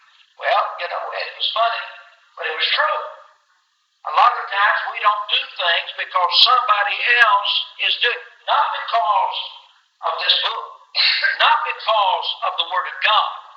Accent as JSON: {"language": "English", "region": "Tennessee", "country": "United States", "tie": "born or raised there", "said": "I grew up in Northwest Tennessee."}